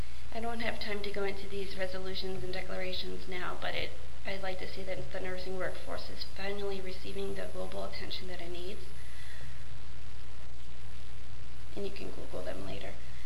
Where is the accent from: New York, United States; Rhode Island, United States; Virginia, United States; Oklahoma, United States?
Rhode Island, United States; Providence; This is a picture of my hometown, Providence, Rhode Island.